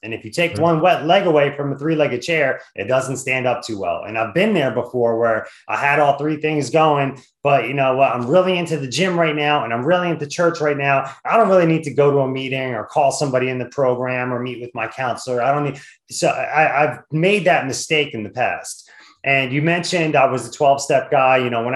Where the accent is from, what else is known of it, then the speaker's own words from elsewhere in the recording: New Jersey, United States; Like, wait, I got a Yankee shirt because I grew up in Jersey.